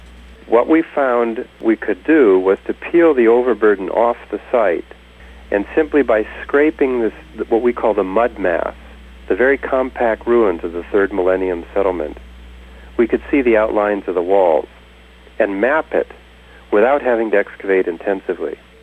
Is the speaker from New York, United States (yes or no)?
no; North Dakota, United States; if it were anywhere in my home state of North Dakota